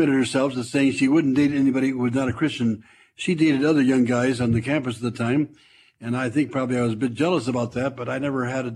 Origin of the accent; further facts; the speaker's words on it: Cleveland, Ohio, United States; I had gone back earlier to add a job back in my hometown of Cleveland, Ohio.